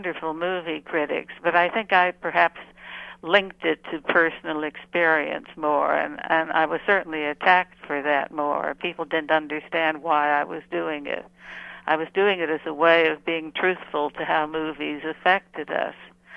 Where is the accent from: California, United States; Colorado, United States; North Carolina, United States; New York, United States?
California, United States; but it wasn't as if I grew up in the L.A. area. I grew up in Northern California.